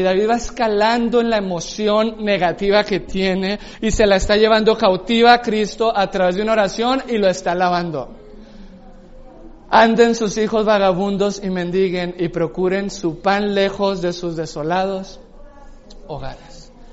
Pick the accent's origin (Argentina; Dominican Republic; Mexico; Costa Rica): Mexico; yo digo así como mexicano.